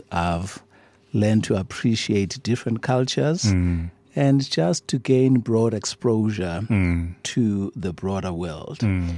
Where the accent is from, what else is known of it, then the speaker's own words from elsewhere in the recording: Soweto, Gauteng, South Africa; Soweto was an exciting place, and it was a wonderful community. I have fond memories in terms of community and social life.